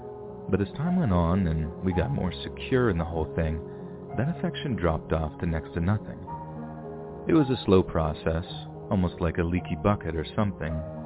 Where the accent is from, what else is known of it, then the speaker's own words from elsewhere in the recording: West Virginia, United States; I'm from West Virginia, and I moved all the way to Lexington, Kentucky for a girl.